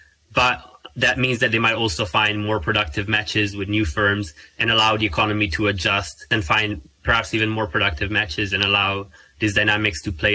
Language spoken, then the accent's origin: English; Milan, Lombardy, Italy; Yes, I'm from Milan, Italy.